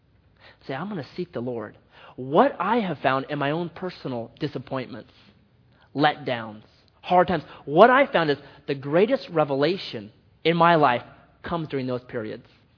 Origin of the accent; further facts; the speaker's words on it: Oregon, United States; Well, I'm from Oregon. And so I went to shake his hand Oregon style, and he went to shake my hand island style.